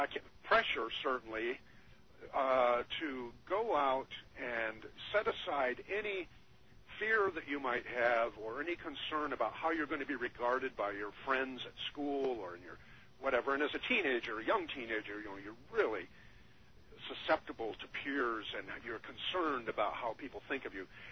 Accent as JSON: {"language": "English", "region": "Midwest", "country": "United States", "tie": "born or raised there", "said": "growing up in America and coming from the Midwest, obviously I've religion has been a part of my life as well."}